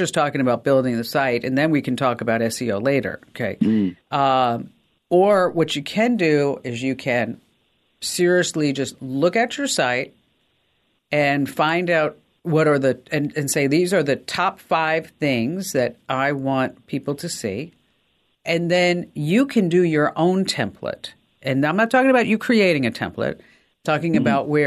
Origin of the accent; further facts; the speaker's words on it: New Jersey, United States; I'm from New Jersey. We don't know. Sometimes we don't have a filter.